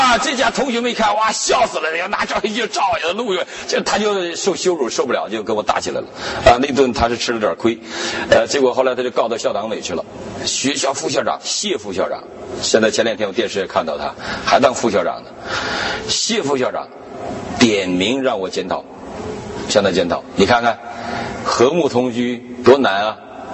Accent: China; now in United States; 我们过去小时候在中国大陆

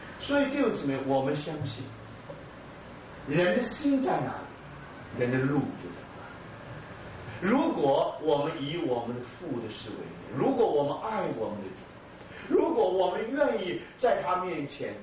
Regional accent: Brazil; 我是从巴西来的，

